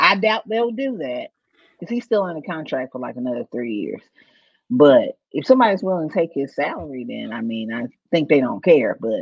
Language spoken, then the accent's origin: English; Mississippi, United States; also born or lived in North Carolina; Well, I'm technically from Mississippi, but we're from the great state of North Carolina, and it's a basketball state.